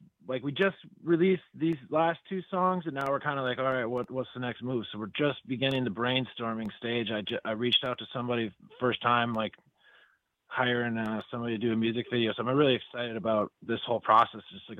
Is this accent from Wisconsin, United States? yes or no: yes; Kimberly, Wisconsin, United States; I grew up in Kimberly, up in the Appleton area.